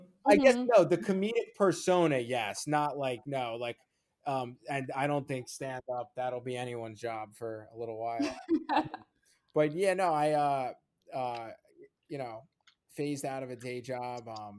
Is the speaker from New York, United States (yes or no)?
yes; Wantagh, New York, United States; You got it. Yeah, of course. Called Wantagh on Long Isla